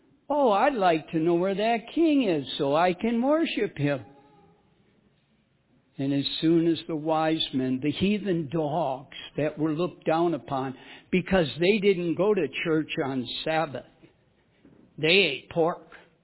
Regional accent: Midwest, United States; I come from the Midwest. I know what a barn is.

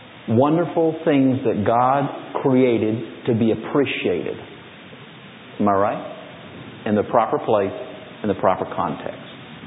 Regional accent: Michigan, United States; I come from Michigan.

